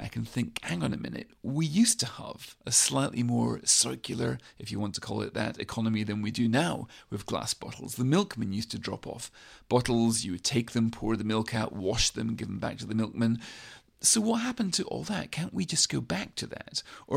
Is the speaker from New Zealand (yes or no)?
no; Scotland, United Kingdom; when I was young, growing up in the Highlands, you'd be thrilled if you were a young boy to come across a discarded iron brew bottle